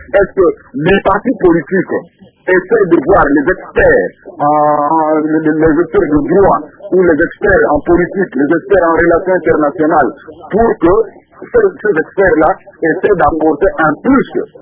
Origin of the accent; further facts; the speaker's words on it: Kikwit, Kwilu, DR Congo; Moi, aujourd'hui, si j'observe, par exemple, ici chez nous, à Kikwit, dans le Kilou, vous verrez les partis politiques qui sont en train de se battre